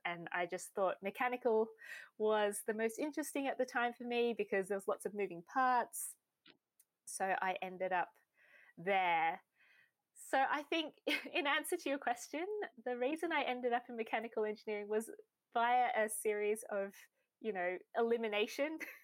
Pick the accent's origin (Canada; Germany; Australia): Australia; So I grew up in Australia.